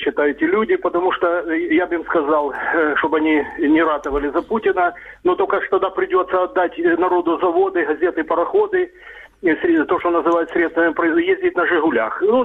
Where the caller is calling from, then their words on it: Dnipro, Dnipropetrovsk Oblast, Ukraine; из города Днепр.